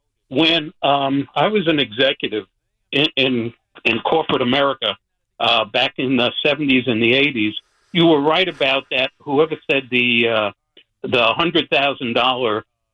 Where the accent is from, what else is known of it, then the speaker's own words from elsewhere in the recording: Brooklyn, New York, United States; I'm a lot older than you guys, so I grew up in Brooklyn, and in the 50s and the 60s, there were two incidents I want to tell you about.